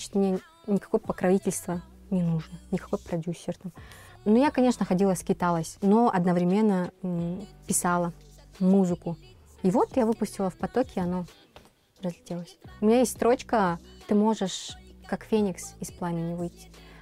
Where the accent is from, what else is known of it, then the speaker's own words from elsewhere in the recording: Pavlodar, Pavlodar Region, Kazakhstan; Я из Павлодара.